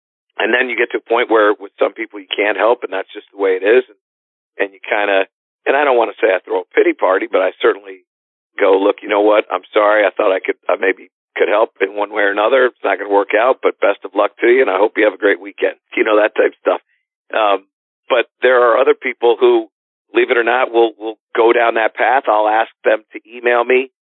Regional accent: Connecticut, United States; in Connecticut, which is my home state, that meant a great deal.

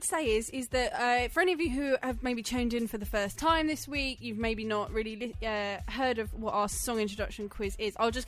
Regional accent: Swanley, South East England, United Kingdom; from Swanley, so.

